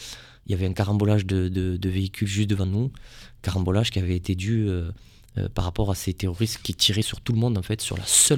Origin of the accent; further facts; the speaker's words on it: Bujumbura, Bujumbura Mairie, Burundi; je suis de Bujumbura, la capitale